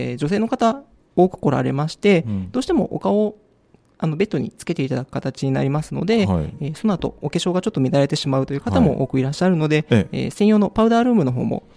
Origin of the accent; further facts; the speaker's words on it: Osaka, Japan; born there; 1984年12月9日大阪生まれ、